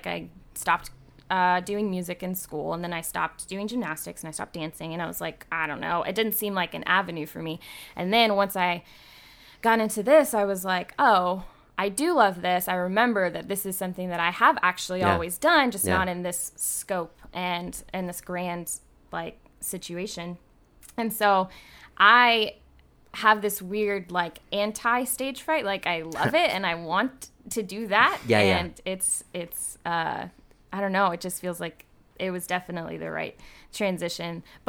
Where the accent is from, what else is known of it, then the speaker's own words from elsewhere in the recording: College Station, Texas, United States; also born or lived in Georgia; I was born in Georgia and then I moved to College Station and I grew up in College Station, really. I lived there for about 9 years from like middle school age to after I graduated.